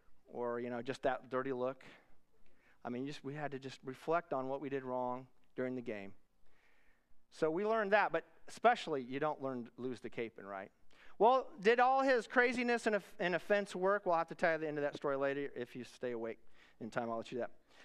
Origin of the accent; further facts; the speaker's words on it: Wichita, Kansas, United States; Now, I'm from Wichita, Kansas, and you know, the further south in Kansas you go, the closer to Texas you are.